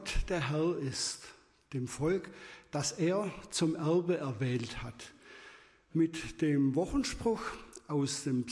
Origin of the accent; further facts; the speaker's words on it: Pfalzgrafenweiler, Baden-Württemberg, Germany; Ich komme aus Pfalzgrafenweiler. Bildlich gesprochen liegt Ihnen das ja geografisch zu Füßen und wir schauen jeden Tag hinauf nach Schopfloch.